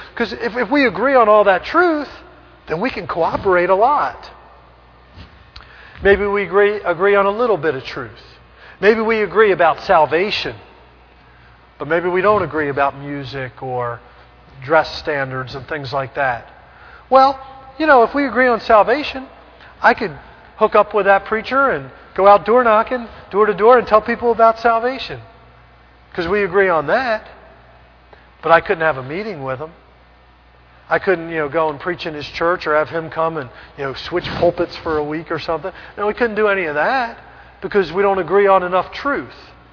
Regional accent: Philadelphia, Pennsylvania, United States; I'm from Philadelphia, I say orange, you know.

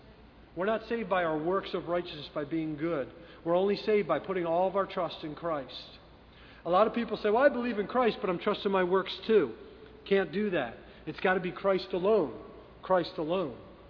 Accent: Detroit, Michigan, United States; Now, I came from Detroit, that's right. So I became a Tiger fan while I was up there.

